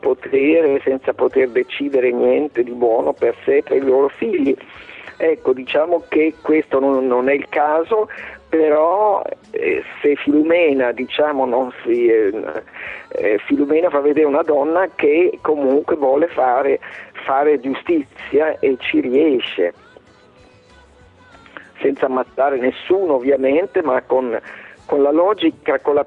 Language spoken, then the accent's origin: Italian; Carpi, Emilia-Romagna, Italy; Poi l'andavo anche a Carpi, il mio paese, per farmi la gentilezza, hanno fatto tre repliche